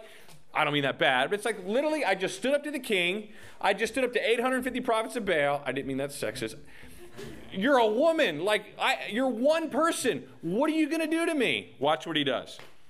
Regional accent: Texas, United States; Now, I'm from Texas. You know, when you have rain coming in, it is big.

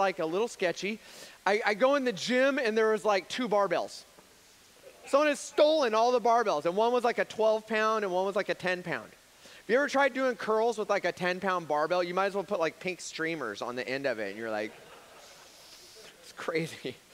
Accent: Fresno, California, United States; they're like, so where are you from? I'm like, oh, I'm from Fresno.

